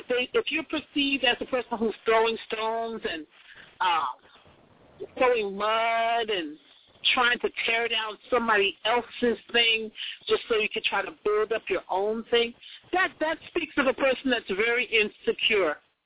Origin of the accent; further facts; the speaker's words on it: New York, United States; you know, especially I'm from New York. So, yeah, we do a lot of talking.